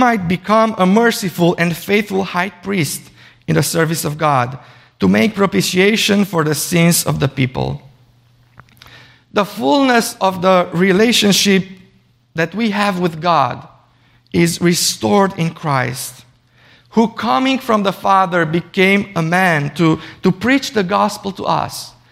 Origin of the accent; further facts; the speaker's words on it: Romania; my home country, Romania, had a new king ascend to the throne.